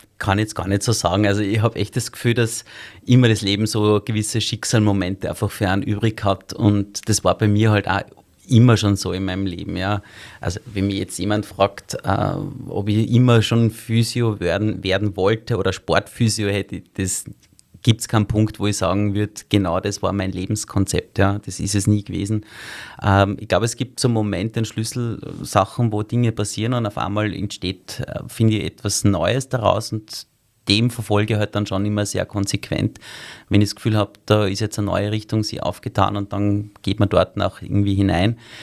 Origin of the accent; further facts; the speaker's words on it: Salzburg, Austria; Ich bin ja eigentlich in Salzburg aufgewachsen